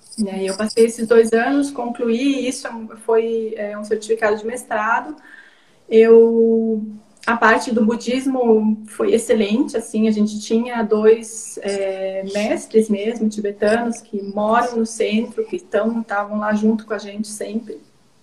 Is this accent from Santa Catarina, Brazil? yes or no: yes; Concórdia, Santa Catarina, Brazil; Eu sou de Santa Catarina, sou de Concórdia.